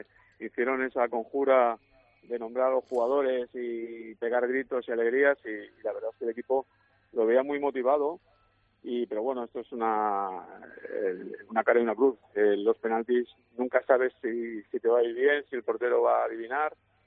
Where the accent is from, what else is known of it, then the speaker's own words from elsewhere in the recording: Balearic Islands, Spain; como mallorquín, que también me crié en la cantera de Mallorca